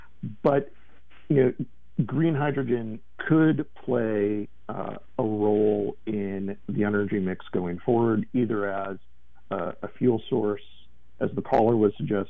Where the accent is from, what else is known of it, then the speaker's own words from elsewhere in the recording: Illinois, United States; I grew up in Illinois, and my grandfather was a farmer